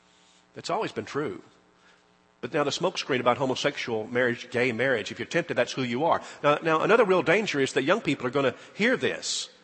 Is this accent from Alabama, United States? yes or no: yes; Alabama, United States; I mean, I have some interest as an American and as an Alabamian, and of course that's true